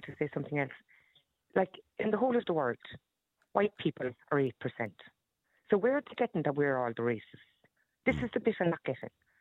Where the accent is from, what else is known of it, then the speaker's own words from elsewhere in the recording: Ireland; That was the first time I felt as an Irish person that they were being racist against me